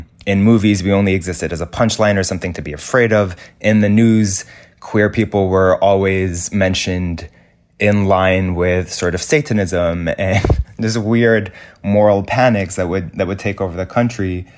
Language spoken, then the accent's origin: English; Lebanon; growing up in Lebanon